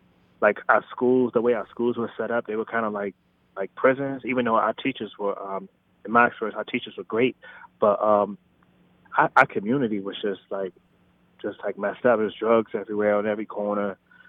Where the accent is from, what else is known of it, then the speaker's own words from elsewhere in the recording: Washington, District of Columbia, United States; Yes, I grew up in Washington, D.C., Northeast, around, I guess, late 80s, early 90s was the time I was there.